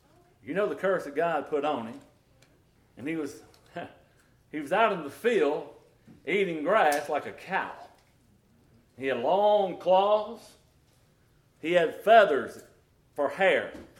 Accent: the South, United States; By the way, I'm from the South, and if I say Coke, that is anything that's carbonated.

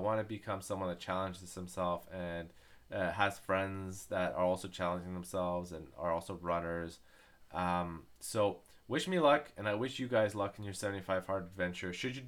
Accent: Canada; I am Canadian

